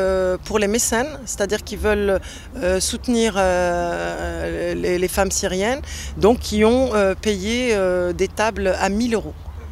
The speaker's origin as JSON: {"language": "French", "country": "Algeria", "moved": "yes", "lives_now": "France", "said": "Je suis partie d'Algérie en 94 quand il y avait, c'était la décennie noire, c'était en 94, et puis je suis arrivée en France pour quelques temps, et voilà, et j'y suis depuis 20 ans."}